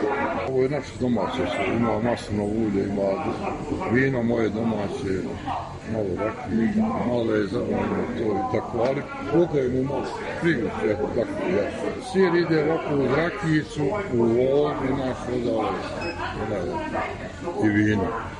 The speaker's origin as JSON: {"language": "Serbian", "town": "Gacko", "region": "Republika Srpska", "country": "Bosnia & Herzegovina", "tie": "born or raised there", "said": "Ja sam rodom tamo od Gacka, selo je do Izbori. 100 km je davde."}